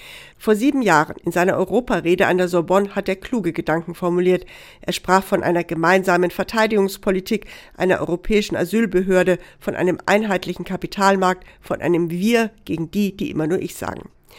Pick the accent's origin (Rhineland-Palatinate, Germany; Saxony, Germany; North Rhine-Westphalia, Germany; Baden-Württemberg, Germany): Baden-Württemberg, Germany; Stuttgart; Als Stuttgarterin schaut man in diesen Tagen ziemlich neidisch nach Frankreich.